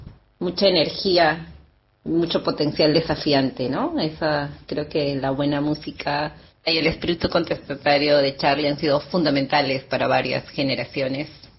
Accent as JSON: {"language": "Spanish", "region": "Lima", "country": "Peru", "said": "de Lima, Perú."}